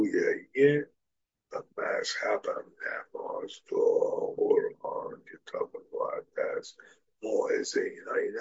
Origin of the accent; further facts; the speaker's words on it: Iran; born there; توی ایران به دنیا آمدم مسلمان بودم